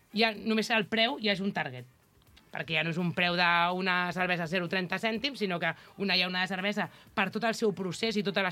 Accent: Barcelona, Catalonia, Spain; a més en el poble, jo soc de Barcelona, em va costar moltíssim acostumar-me a viure en un poble

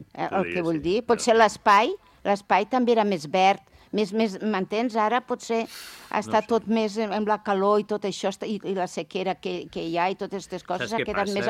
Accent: Catalonia, Spain; Jo que soc del Baix Ebre, que del meu poble Tortosa hi ha 8 quilòmetres

